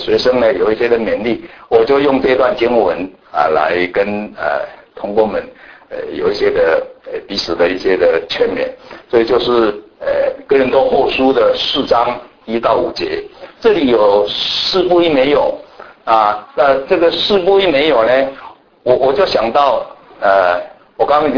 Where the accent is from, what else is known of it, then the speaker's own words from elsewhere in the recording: Yanshui, Tainan, Taiwan; 因为我是台湾南部出来的，我是长在那个拜火乡最厉害的港珠雅盐水镇，那个是我从小就在那里看着放风炮长大的，每一个庙我就住在庙的旁边啊